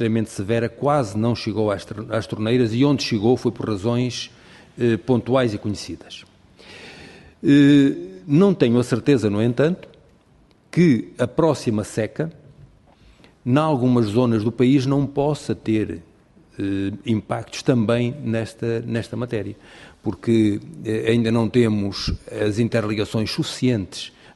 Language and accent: Portuguese; Portugal; nós não somos portugueses